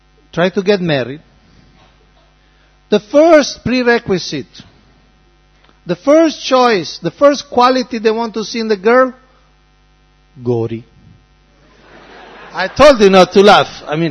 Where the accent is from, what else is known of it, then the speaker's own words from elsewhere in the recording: Italy; Because I come from Italy, I come from the West.